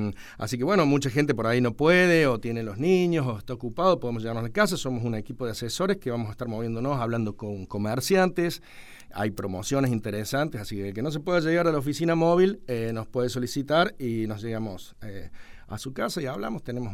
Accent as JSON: {"language": "Spanish", "town": "Río Tercero", "region": "Córdoba", "country": "Argentina", "tie": "born or raised there", "said": "somos vendedores de Río Tercero, no que venimos de afuera, de vaya a saber dónde, a tirar cualquier cosa al ruedo. Sí, somos... casi todos, bueno, somos nacidos ahí, vivimos ahí, trabajamos ahí"}